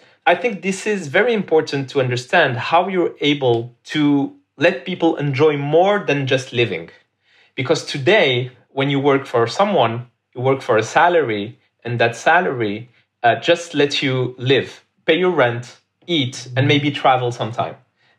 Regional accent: Morocco; English is a second language; I was born in Morocco, and in Morocco, when I was 11, we're in 1998

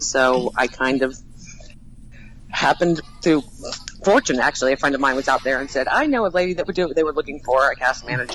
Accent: Florida, United States; I grew up in the Central Florida area, and so there used to be like these old school haunts

